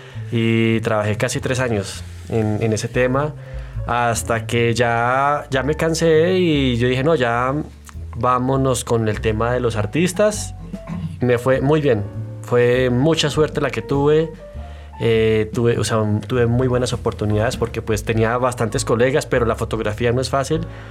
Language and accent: Spanish; Bogotá, Colombia; also born or lived in Cúcuta / Canada; Bueno, pues nací en Cúcuta, Colombia. Pues me crié más que todo aquí en Bogotá. Estudié aquí mi carrera profesional, publicidad en la Tadeo. Y después me fui para Canadá a estudiar inglés. Allá estudié fotografía. Me volví ciudadano.